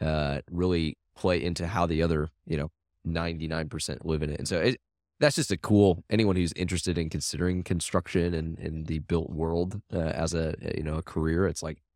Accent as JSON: {"language": "English", "region": "Iowa", "country": "United States", "tie": "born or raised there", "said": "I grew up in Iowa. I drove through some pretty small towns"}